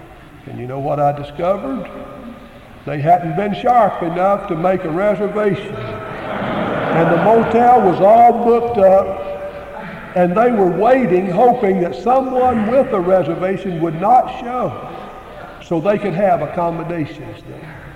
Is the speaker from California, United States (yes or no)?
no; Arkansas, United States; from Arkansas, and I have a reservation.